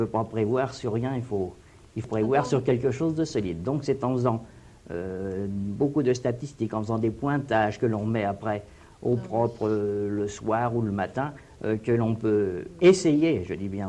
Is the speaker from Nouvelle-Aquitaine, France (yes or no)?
no; Orléans, Centre-Val de Loire, France; je suis né à Orléans et j'habite Orléans donc depuis 1922.